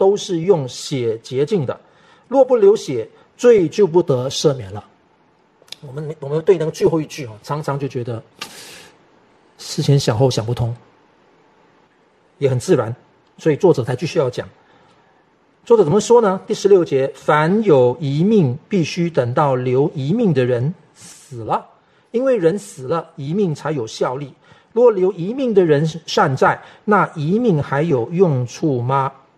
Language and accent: Chinese; Malaysia; now in Taiwan; 我在马来西亚成长的环境当中呢，当然现在慢慢它会跟嘛，现在全球化它会跟。